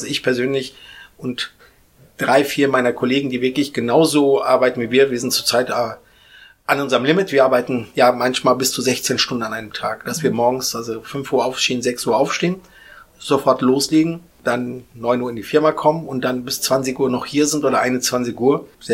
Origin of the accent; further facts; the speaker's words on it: Aschaffenburg, Bavaria, Germany; Also wir kommen ja fast alle aus Aschaffenburg